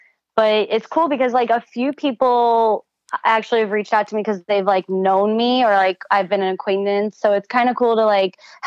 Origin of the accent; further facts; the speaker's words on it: St. Louis, Missouri, United States; now in New York, United States; Like I respect Missouri and I respect growing up in St. Louis, but honestly, like New York is just, it's so cool.